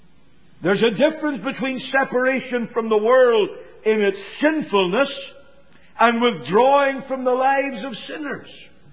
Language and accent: English; Belfast, Northern Ireland, United Kingdom; where I was brought up in Belfast, just down the street from where we lived